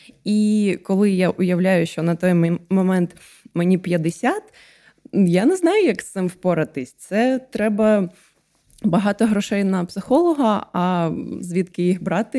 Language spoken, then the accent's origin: Ukrainian; Donetsk, Donetsk Oblast, Ukraine; Так, я з Донецька, мені можна так казати.